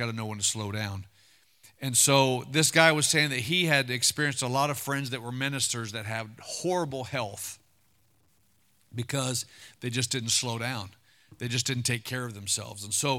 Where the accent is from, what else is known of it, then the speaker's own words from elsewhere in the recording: Wisconsin, United States; a girl that I grew up with in Wisconsin, her niece just got diagnosed with something.